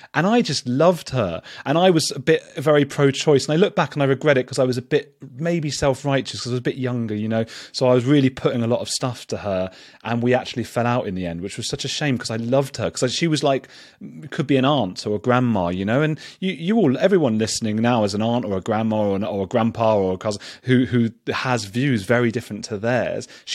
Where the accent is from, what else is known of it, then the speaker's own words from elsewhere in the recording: England, United Kingdom; because we're English and he's in Argentina.